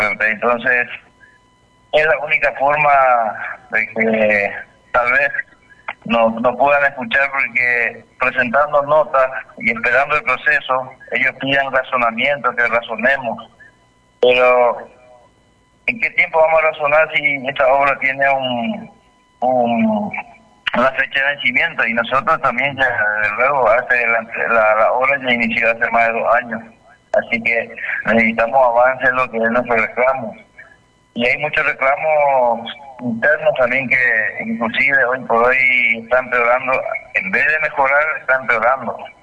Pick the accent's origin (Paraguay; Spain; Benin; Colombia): Paraguay; now in Argentina; nosotros como paraguayos no estamos cobrando